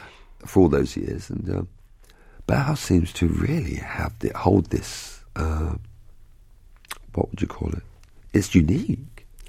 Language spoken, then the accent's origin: English; England, United Kingdom; We're very English. We're kind of repressed, and then it all comes out.